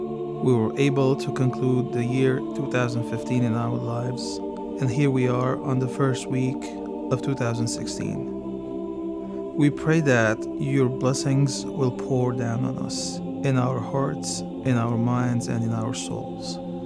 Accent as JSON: {"language": "English", "town": "Kesab", "region": "Latakia Governorate", "country": "Syria", "tie": "born or raised there", "said": "I love celebrating the Armenian Christmas. And when I was a kid, growing up in Kesab, which was predominantly an Armenian community, that day it felt so different."}